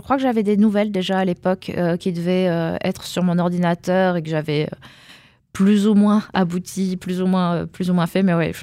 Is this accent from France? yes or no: yes; Nancy, Grand Est, France; Donc je suis pour ainsi dire née dans un théâtre. J'ai grandi à Nancy pendant une trentaine d'années.